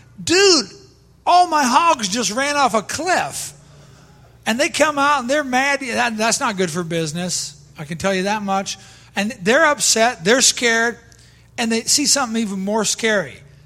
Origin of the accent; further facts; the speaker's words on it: Iowa, United States; I grew up in Iowa. We're the number one hog state. Every weekend, it was a hog roast time. There was no other meat. It was just pork where I grew up at.